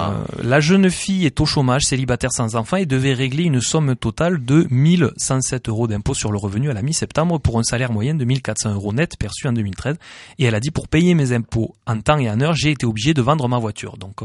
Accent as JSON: {"language": "French", "country": "France", "said": "tout simplement parce que je suis française et que j'aime râler."}